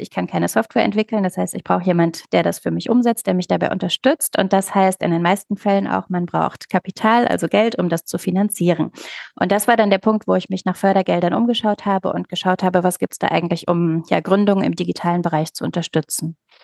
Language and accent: German; Cologne, North Rhine-Westphalia, Germany; Sprachtherapeutin aus Köln.